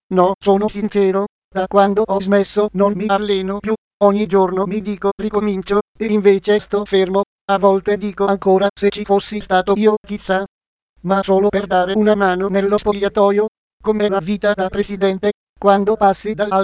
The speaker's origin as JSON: {"language": "Italian", "town": "Cesano Boscone", "region": "Lombardy", "country": "Italy", "said": "io un milanese di Cesano Boscone che simpatizzava per il Milan"}